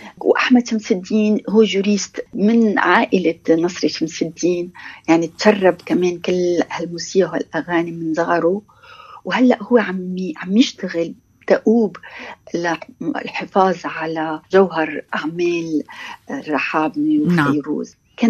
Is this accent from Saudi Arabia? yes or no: no; Lebanon; نحن بعاد عن البلد، بس نحن كلنا كلبنانيين